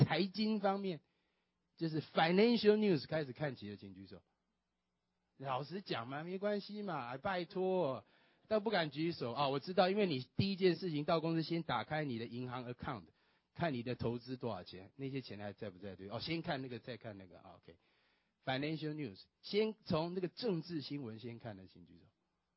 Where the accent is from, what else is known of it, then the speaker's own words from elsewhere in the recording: Taiwan; 那时候我是台湾来的哈，台胞。